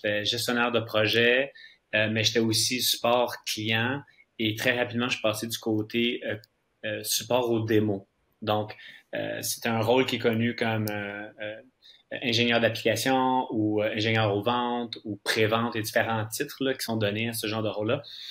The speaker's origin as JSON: {"language": "French", "region": "Quebec", "country": "Canada", "tie": "born or raised there", "also_born_or_lived": "Brazil", "said": "Donc, moi, je suis d'origine brésilienne, mais j'ai grandi mon adolescence au Québec."}